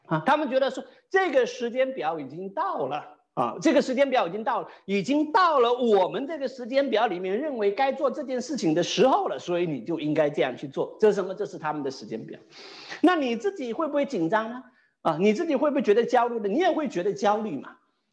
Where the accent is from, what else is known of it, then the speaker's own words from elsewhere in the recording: Wenzhou, Zhejiang, China; 你要知道哈，我老家呢，其实以前在中国很有名，什么出名呢？这个造坟出名，造坟墓出名啊。那温州人很喜欢造坟的啊，